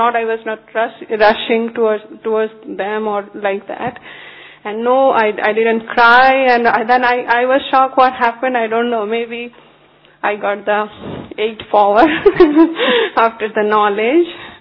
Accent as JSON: {"language": "English", "town": "Toronto", "region": "Ontario", "country": "Canada", "said": "I'm from Toronto, Canada also, like you. Etobicoke Center."}